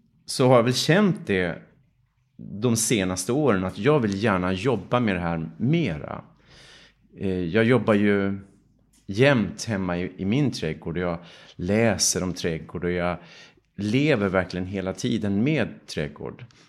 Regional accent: Sundborn, Dalarna County, Sweden; när jag växte upp i Sundborn i Dalarna, så var det väldigt mycket trädgård runt omkring mig.

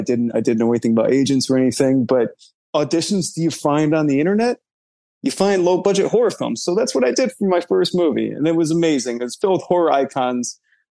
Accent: Chicago, Illinois, United States; Chicago's my hometown. I got started in the Chicago theater scene.

